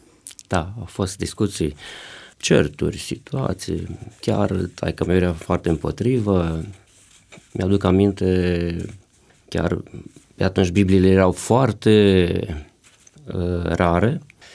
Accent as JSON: {"language": "Romanian", "town": "Tăiuș", "region": "Alba County", "country": "Romania", "said": "De la Tăiuș, județul Alba."}